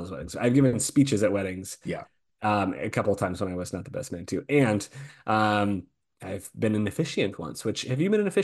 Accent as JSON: {"language": "English", "region": "Oregon", "country": "United States", "said": "So I'm from Oregon originally."}